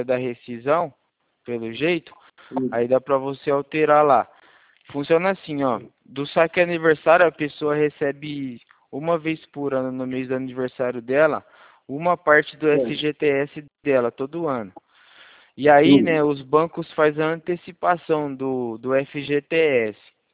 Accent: São Carlos, São Paulo, Brazil; eu sou daqui de São Carlos. Sou daqui de São Carlos

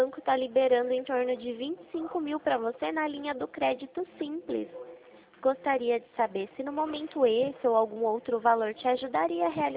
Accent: Itu, São Paulo, Brazil; eu sou da cidade de Itu.

